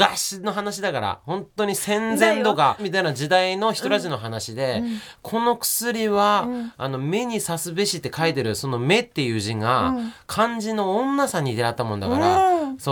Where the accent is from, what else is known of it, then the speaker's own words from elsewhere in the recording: Yokote, Akita, Japan; 私は村出身でしたから、横出市山内なんで、山内なんて本当に営業前何もねかった一つ駄菓子屋さんあったったと思うな